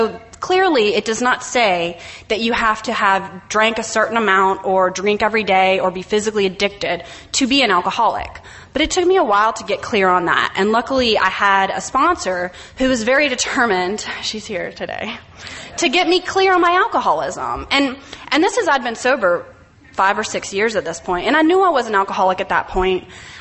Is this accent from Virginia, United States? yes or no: no; New Orleans, Louisiana, United States; Hi, I'm from New Orleans. Area 27, Louisiana.